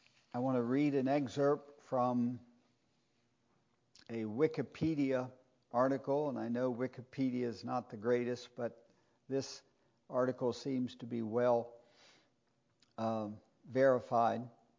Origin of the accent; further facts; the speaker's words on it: Elizabethtown, Pennsylvania, United States; I grew up in Elizabethtown in Lancaster County